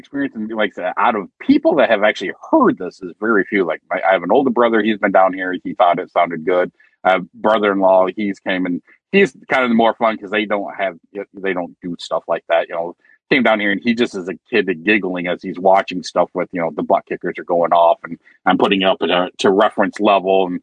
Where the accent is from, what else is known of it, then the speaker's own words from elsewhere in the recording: Grand Rapids, Michigan, United States; I was actually was born and raised in Grand Rapids, which is the other side of the state.